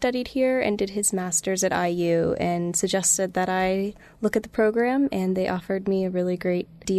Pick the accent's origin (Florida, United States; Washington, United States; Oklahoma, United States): Oklahoma, United States; now in Indiana, United States; Originally I'm from Oklahoma.